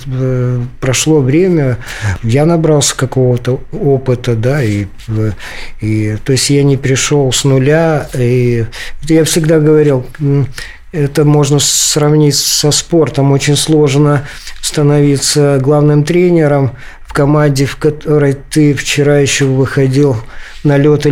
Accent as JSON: {"language": "Russian", "town": "Brest", "region": "Brest Region", "country": "Belarus", "tie": "born or raised there", "also_born_or_lived": "Kazan", "said": "вырос за кулисами в Бресте, в Казани. Мой папа был актером"}